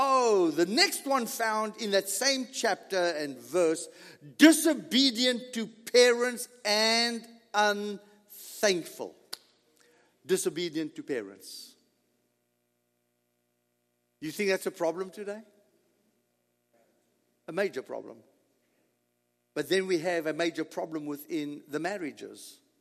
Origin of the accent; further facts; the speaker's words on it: United States; I'm an American.